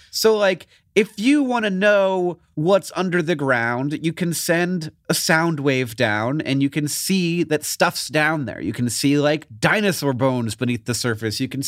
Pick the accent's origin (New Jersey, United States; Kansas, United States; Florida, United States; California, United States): Florida, United States; Orlando; so I grew up in Orlando